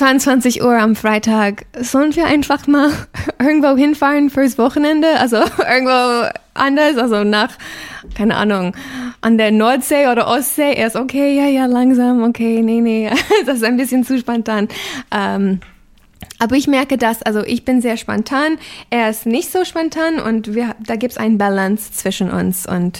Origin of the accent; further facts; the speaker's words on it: United States; German is a second language; now in Germany; Und ja, ich bin eine Amerikanerin. Ich wohne jetzt seit fast 9 Jahren hier in Deutschland. Und ich habe ganz langsam die Sprache mit deutschen Schlager gelernt.